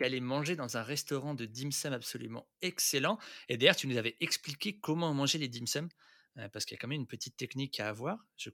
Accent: France; je sais que nous, on est français, donc la nourriture, c'est super important.

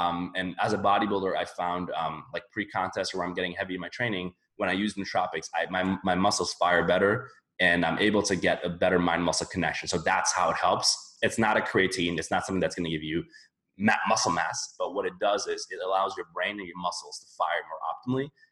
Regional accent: Netherlands; also born or lived in Switzerland; now in Boston, United States; where I'm from the Netherlands and Switzerland, like we don't know about that stuff.

